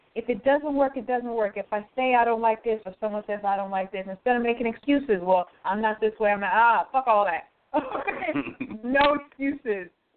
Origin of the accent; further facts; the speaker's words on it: Detroit, Michigan, United States; now in New York, United States; I'm originally from Michigan. Imagine if I had stayed in Detroit, Michigan.